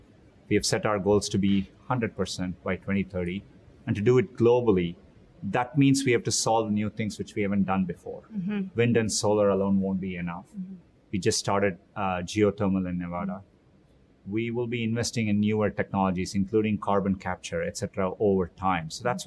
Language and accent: English; Chennai, Tamil Nadu, India; I grew up in Chennai, India, and a big part of my childhood was, really pretty severe water scarcity.